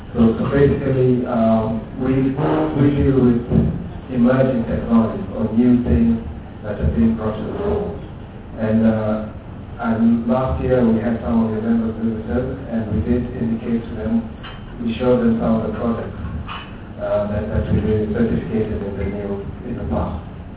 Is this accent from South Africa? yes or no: yes; South Africa; I'm a South African, a worker of technical assessment agency